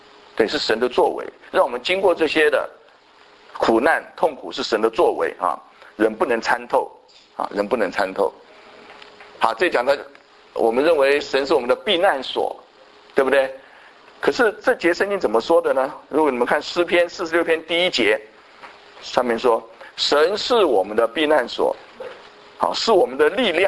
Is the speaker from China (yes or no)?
no; Taiwan; 我们从台湾来的一定很熟哈